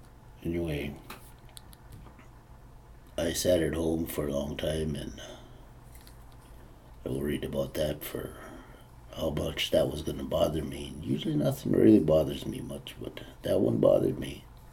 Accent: North Dakota, United States; now in Mandan, United States; I'm from the Standing Rock Sioux tribe. My place of residence right now is in Mandan

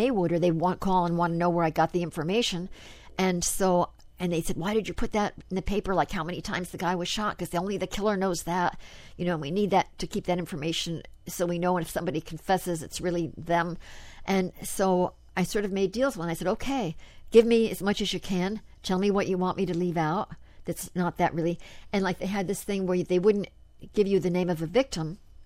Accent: Paterson, New Jersey, United States; I'm from Paterson, New Jersey.

